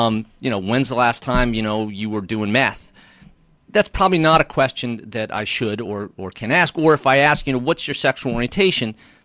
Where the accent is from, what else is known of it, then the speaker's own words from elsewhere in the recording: Maine, United States; And, you know, I'm from Maine. People know everything